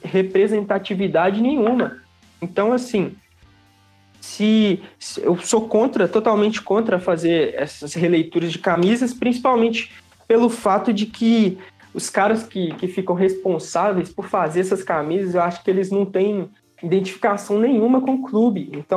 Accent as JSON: {"language": "Portuguese", "region": "Minas Gerais", "country": "Brazil", "said": "eu sou de Minas Gerais"}